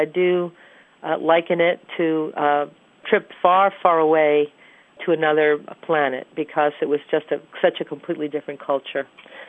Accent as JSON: {"language": "English", "town": "Brooklyn", "region": "New York", "country": "United States", "tie": "born there", "said": "I was born in Brooklyn in 1957."}